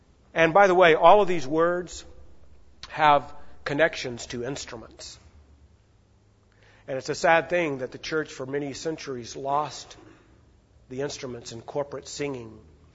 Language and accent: English; Arkansas, United States; I'm from Arkansas, and what we say over there is, y'all.